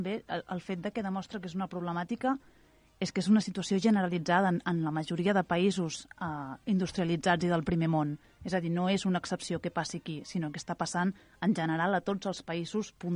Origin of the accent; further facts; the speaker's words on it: Barcelona, Catalonia, Spain; Jo sóc de Barcelona sí, i em vaig casar i vivíem a l'Hospitalet amb el meu home, ell és d'Hospitalet, i d'Hospitalet ell treballa aquí a Sant Just i vam fer el salt ja a viure aquí directament.